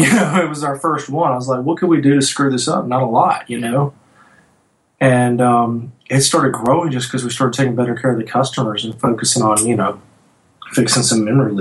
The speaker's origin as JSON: {"language": "English", "region": "Louisiana", "country": "United States", "said": "I'm from North Louisiana, small town banker"}